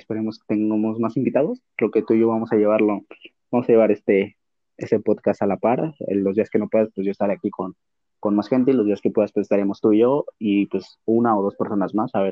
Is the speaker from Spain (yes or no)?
no; Mexico; yo tengo doble nacionalidad, soy mexicano y soy libanés.